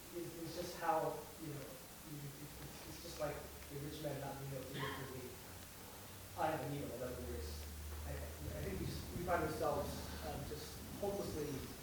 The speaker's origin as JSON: {"language": "English", "town": "San Francisco", "region": "California", "country": "United States", "tie": "born or raised there", "said": "It strikes me, especially in my hometown, San Francisco, in the Bay Area, we're very progressive, as you know."}